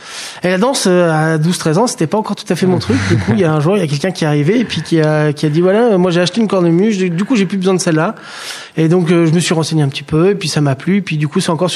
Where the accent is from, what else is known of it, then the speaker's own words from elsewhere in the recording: Vichy, Auvergne-Rhône-Alpes, France; Donc moi je suis né à Vichy, à QC, j'ai grandi